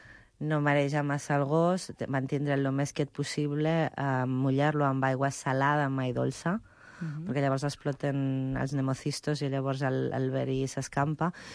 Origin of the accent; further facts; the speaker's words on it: Zaragoza, Aragon, Spain; Catalan is a second language; Jo soc de Saragossa